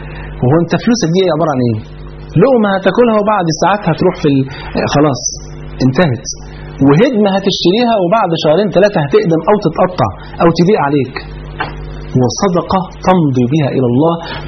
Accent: Egypt; الفول عندنا في مصر كان فرض عين

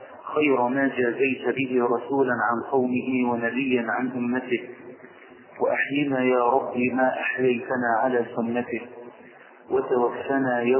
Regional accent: Egypt; ثانيا كعرب، ثالثا كمصريين، على طول بيصطدم في دماغنا موضوع الصبر بالبلاء

